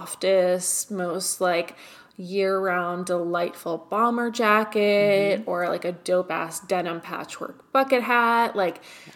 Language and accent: English; New York City, New York, United States; because I grew up in New York City. I remember going to Coney Island on the weekends